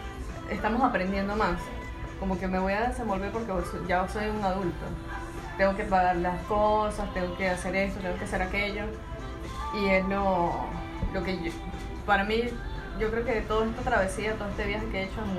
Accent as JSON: {"language": "Spanish", "country": "Venezuela", "moved": "yes", "said": "nosotros salimos de Venezuela por aprender."}